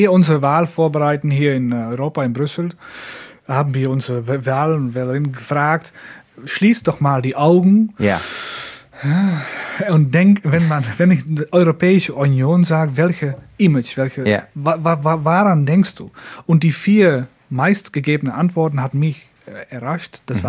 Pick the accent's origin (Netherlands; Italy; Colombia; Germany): Netherlands; German is a second language; Ja, in Holland haben wir einen Hafen, wir haben für Export und Import